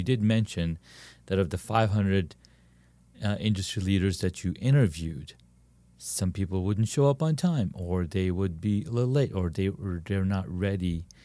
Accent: Saudi Arabia; I grew up in Saudi Arabia.

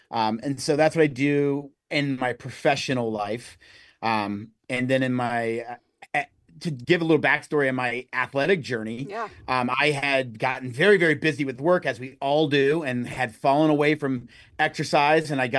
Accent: Indiana, United States; now in Louisville, United States; So I grew up in Indiana, but no, you see, yeah, you're right.

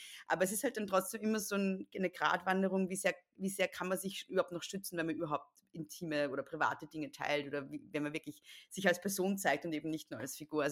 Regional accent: Austria; es gibt bei uns in Österreich am Land, gibt so Papp-Polizisten, die so, kennst du das? Kennt man das in Deutschland?

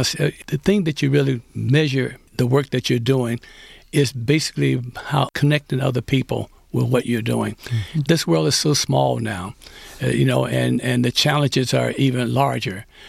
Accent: the South, United States; I grew up in the South, and I'm 81 years old.

